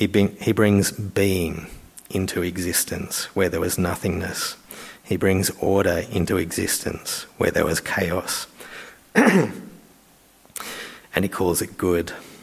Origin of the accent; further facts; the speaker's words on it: Australia; we need to try and read it like an ancient Israelite and not come to it as an Australian from 2026 with our sort of modern ideas and modern questions.